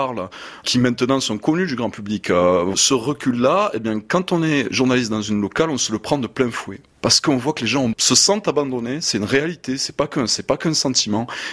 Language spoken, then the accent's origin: French; Provence-Alpes-Côte d'Azur, France; accent: Marseille accent; mon accent, l'accent du Sud, l'accent marseillais